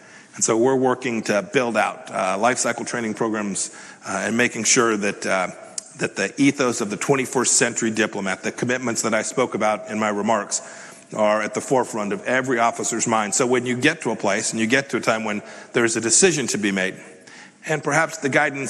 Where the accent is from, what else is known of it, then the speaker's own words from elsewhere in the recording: Kansas, United States; I'm from Kansas.